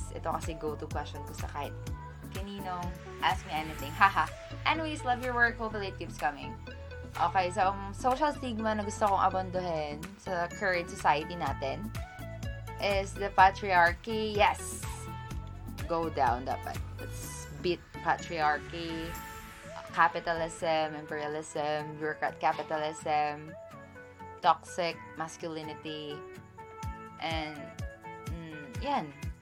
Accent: Bacolod, Western Visayas, Philippines; Pero, as I've said before, I'm from Bacolod City. Yes, can be found in Region 6, Negros Occidental.

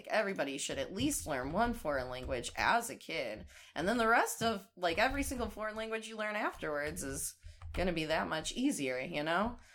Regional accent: United States; I'm American. I am American.

